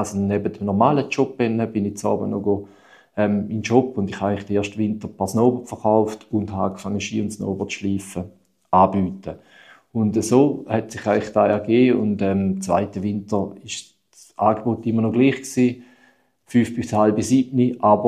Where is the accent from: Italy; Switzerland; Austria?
Switzerland; Bei uns in der Schweiz